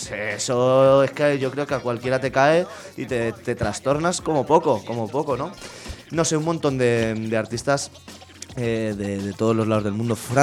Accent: Spain; yo lógicamente soy español y como buen español que soy y vengo de la ESO, mi inglés es bastante deficiente.

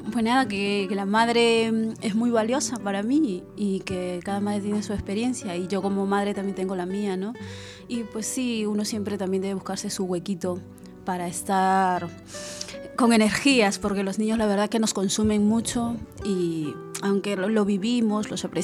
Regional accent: Peru; now in Spain; como sabéis, yo no soy de acá, yo soy de Perú. Y entonces al llegar

